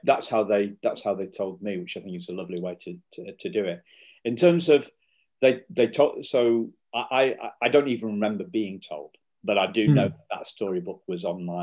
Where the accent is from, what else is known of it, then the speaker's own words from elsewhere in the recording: Wrexham, Wales, United Kingdom; born there; So yeah, that's where I was born.